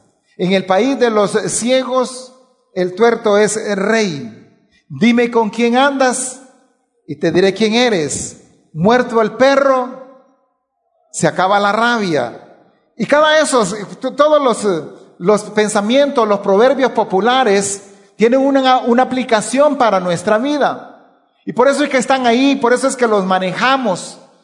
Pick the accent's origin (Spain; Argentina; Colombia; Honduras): Honduras; había un señor que había llegado a mi pueblo, y en ese señor tenía la fama, o se sabía que él había sido una persona que había sido un gran maestro de aquí en Honduras